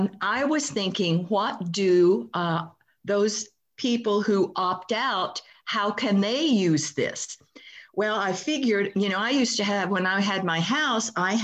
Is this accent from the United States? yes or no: yes; Edmonds, Washington, United States; from Edmonds.